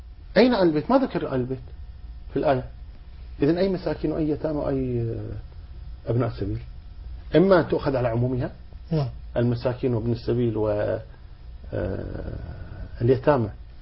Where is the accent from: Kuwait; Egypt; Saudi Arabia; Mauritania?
Kuwait; عندنا في الكويت